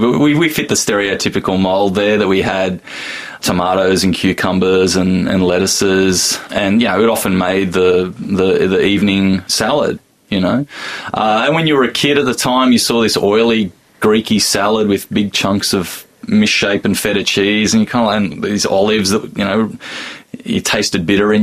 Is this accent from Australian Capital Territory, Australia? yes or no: yes; Canberra, Australian Capital Territory, Australia; I grew up in Canberra, and my parents had Greek friends